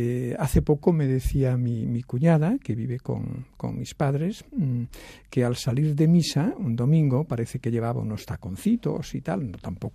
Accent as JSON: {"language": "Spanish", "town": "Vigo", "region": "Galicia", "country": "Spain", "said": "Yo de Galicia. Ah, muy bien, de Galicia. Pero la segunda pregunta es, ¿de dónde? ¿No? ¿De dónde? Y ese de dónde va avanzando hasta que llegas a la parroquia."}